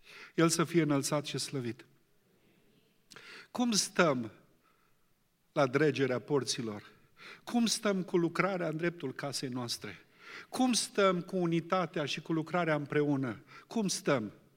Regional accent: Romania; Ca noi, ca români, ne-am dus acolo

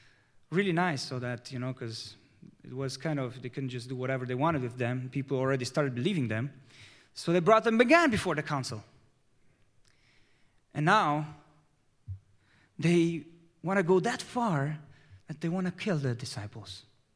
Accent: Austria; we Pentecostals, I grew up in Austria, are kind of like a small portion.

